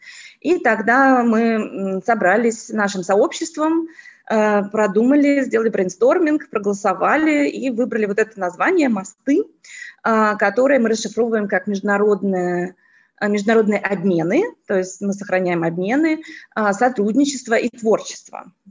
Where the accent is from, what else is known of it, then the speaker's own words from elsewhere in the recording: Russia; потому что все равно я россиянка